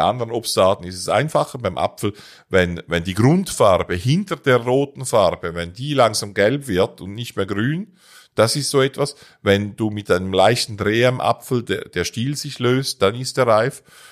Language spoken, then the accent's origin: German; Switzerland; now in Ammerland, Germany; Hier im Ammerland haben wir nicht ganz so viel Sonne wie bei uns in der Schweiz